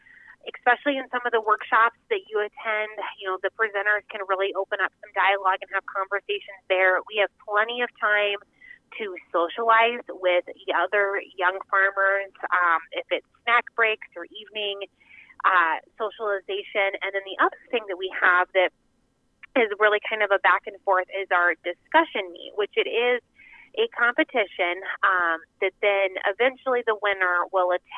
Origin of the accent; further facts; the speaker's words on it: Minden, Iowa, United States; So I grew up in Minden. Dan grew up in Kimbleton. So we are Southwest Iowa, born and bred, and yes, really enjoy raising our family in Avoca as well.